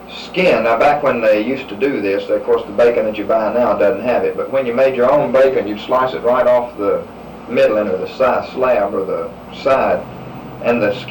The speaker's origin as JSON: {"language": "English", "town": "Chattanooga", "region": "Tennessee", "country": "United States", "said": "Well, of course, I'm being from Chattanooga, that's an Indian name too"}